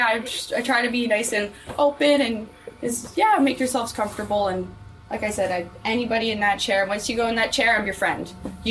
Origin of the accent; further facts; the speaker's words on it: Salmon Arm, British Columbia, Canada; moved all around the Okanagan with my children, just figuring out what to do, and I ended up back in my hometown with my family, and I couldn't be happier.